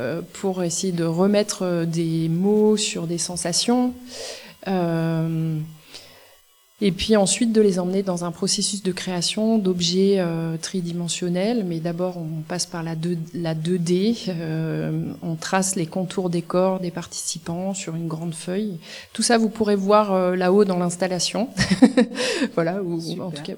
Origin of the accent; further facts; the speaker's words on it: Auvergne-Rhône-Alpes, France; Moi, je suis de la Drôme